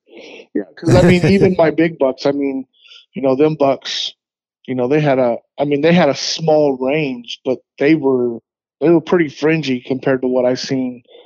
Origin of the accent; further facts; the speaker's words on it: Arizona, United States; I mean, I grew up in Arizona. I've hunted Arizona my whole life.